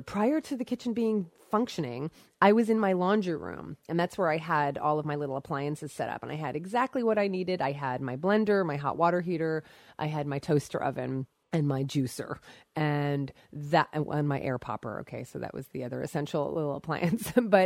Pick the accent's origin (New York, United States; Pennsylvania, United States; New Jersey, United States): New Jersey, United States; Summit; Beth, I grew up in Summit in Livingston, and my husband's from Randolph, so I know Morristown well and love it.